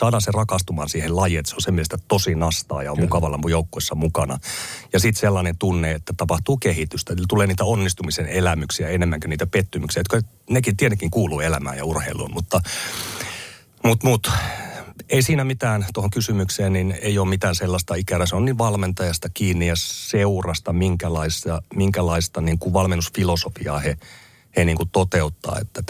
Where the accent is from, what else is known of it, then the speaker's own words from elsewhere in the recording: Oulu, North Ostrobothnia, Finland; kun mä olin nuori lapsi tai nuori Oulussa aikoinaan